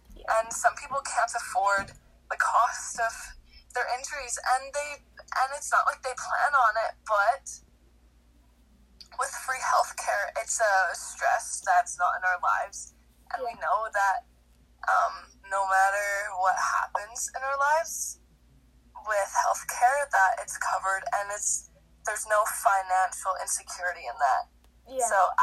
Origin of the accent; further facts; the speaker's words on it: Canada; as a Canadian, I actually really support it.